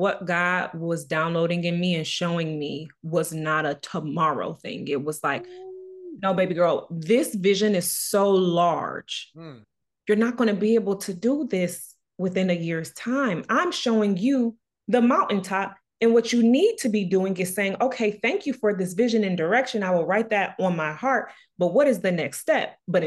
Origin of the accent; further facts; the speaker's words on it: Detroit, Michigan, United States; I'm from Detroit